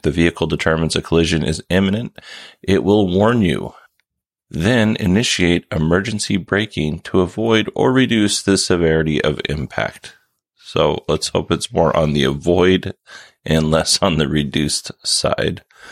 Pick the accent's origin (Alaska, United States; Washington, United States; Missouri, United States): Alaska, United States; we didn't receive mail by airplane where I grew up. I grew up on the Kenai Peninsula, which is downright cosmopolitan compared to some of the bush areas where people live.